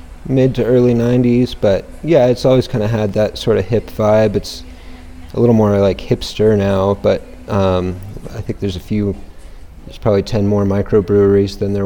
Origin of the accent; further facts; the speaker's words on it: Albuquerque, New Mexico, United States; Yep. I grew up in the Knob Hill area, right here in Albuquerque.